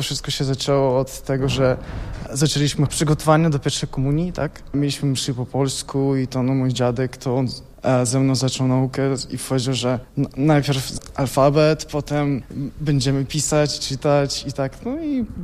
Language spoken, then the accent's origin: Polish; Hlybokaye, Vitebsk Region, Belarus; now in Toruń, Poland; Tak, w Toruniu, ale pracuję w Bydgoszczy. Pochodzę z Białorusi, z Wileńszczyzny. Po prostu z głębokiego.